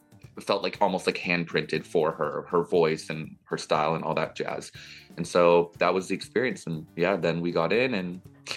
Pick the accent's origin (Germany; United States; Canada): Canada; And I'm originally from Canada